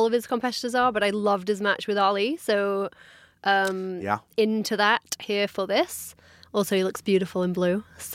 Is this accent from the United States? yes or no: no; England, United Kingdom; I'm from England. I'm old.